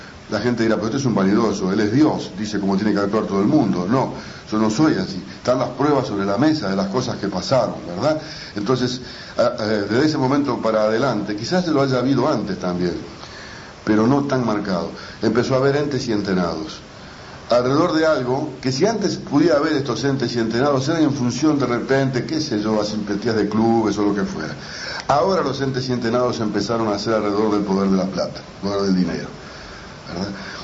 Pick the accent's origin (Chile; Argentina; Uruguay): Uruguay; porque si somos uruguayos en materia de fútbol tengo varias